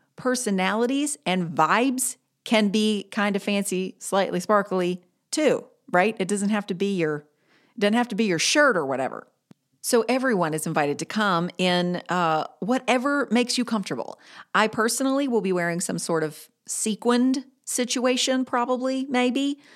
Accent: Greensboro, North Carolina, United States; The other two events are in DC and Greensboro, my hometown.

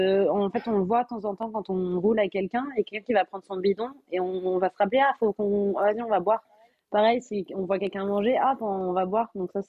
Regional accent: Hauts-de-France, France; Moi, je viens du Nord, alors du coup, la betterave, en plus, c'est super bien.

